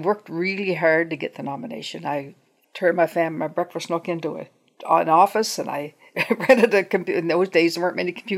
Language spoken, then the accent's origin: English; Truro, Nova Scotia, Canada; but I grew up in Truro, and I knew.